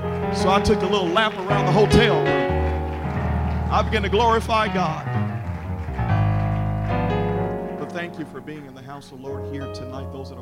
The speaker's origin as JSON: {"language": "English", "town": "Memphis", "region": "Tennessee", "country": "United States", "lives_now": "Kansas City, United States", "said": "I know Pastor McCoy said I'm from Memphis originally, but I married a St. Louis girl, and she'll be with me tomorrow with her kids."}